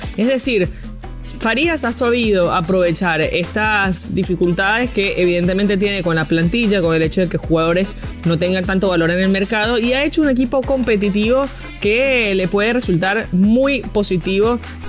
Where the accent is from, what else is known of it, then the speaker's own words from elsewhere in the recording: Venezuela; nosotros como venezolanos nos alegramos del éxito